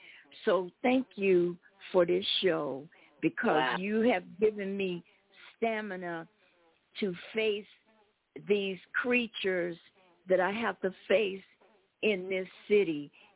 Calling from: Sierra Vista, Arizona, United States; And I'm calling you from stolen land in Cochise County, Arizona, Fort Huachuca, Sierra Vista.

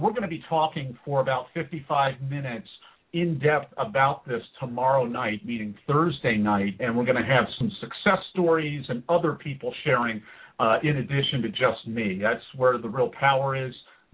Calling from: Philadelphia, Pennsylvania, United States; By the way, I'm calling in from Philadelphia area, way out on the East Coast.

